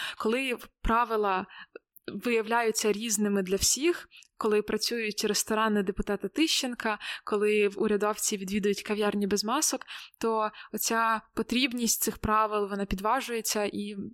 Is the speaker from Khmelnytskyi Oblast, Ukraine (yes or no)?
yes; Khmelnytskyi Oblast, Ukraine; в Хмельницькому, в обласному центрі, звідки я родом. Ладно, не з Хмельницького родом, але окей, з області.